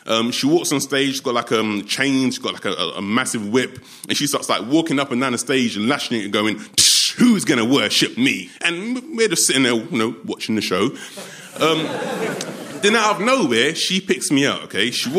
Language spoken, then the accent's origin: English; Hammersmith, London, United Kingdom; born there; Now, the thing is, my origin is obviously West Indian, right? But I was born in Hammersmith.